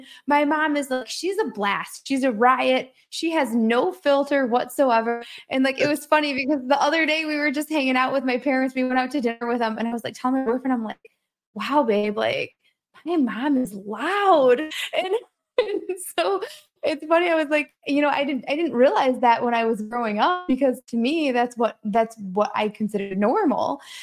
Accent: Detroit, Michigan, United States; I grew up just outside of Detroit.

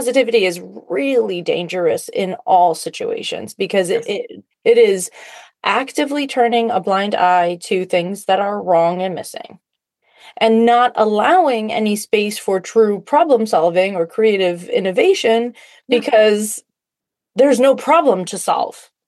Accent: Fall River, Massachusetts, United States; now in New Jersey, United States; Oh, I'm a Massachusetts girl too.

